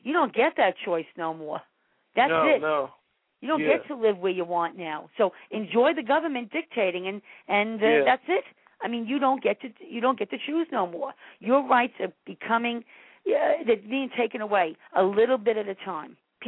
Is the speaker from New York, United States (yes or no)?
yes; New York, United States; And it angers me as a New Yorker.